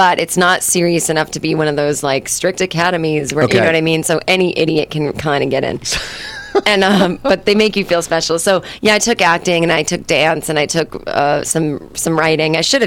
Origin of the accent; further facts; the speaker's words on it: Boston, Massachusetts, United States; I'm actually from Boston originally, or from the suburbs of Boston.